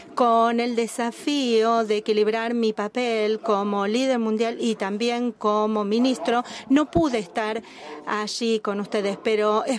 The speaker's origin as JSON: {"language": "Spanish", "town": "Los Angeles", "region": "California", "country": "United States", "tie": "born or raised there", "said": "crecí en Los Ángeles"}